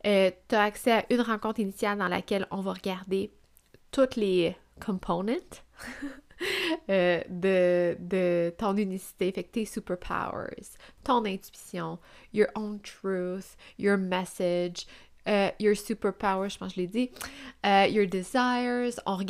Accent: Quebec, Canada; Je viens de la Beauce.

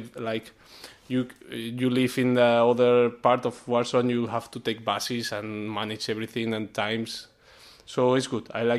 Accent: Spain; English is a second language; maybe you are from Austria, you are from Romania, I'm from Spain

